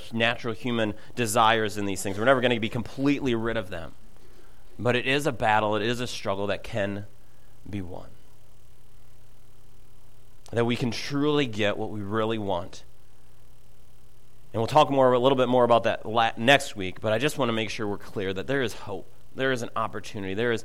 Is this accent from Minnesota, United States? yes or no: yes; Minnesota, United States; accent: Minnesota; I can't say those words together and without my Minnesota accent, so I made you guys say it.